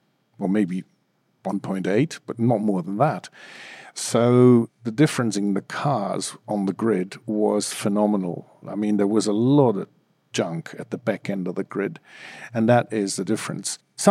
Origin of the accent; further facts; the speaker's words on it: Munich, Bavaria, Germany; English is a second language; now in United Kingdom; Yes, I'm German. I'm from Munich. Well, I'm Bavarian country near Germany.